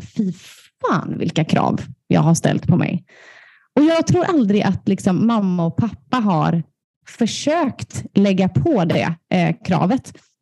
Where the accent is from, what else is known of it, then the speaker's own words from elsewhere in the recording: Småland, Sweden; also born or lived in Kungsbacka; Så att mamma tog en U-turn och flyttade ner till Småland och tog mig med sig när jag var 5. Så där är jag uppvuxen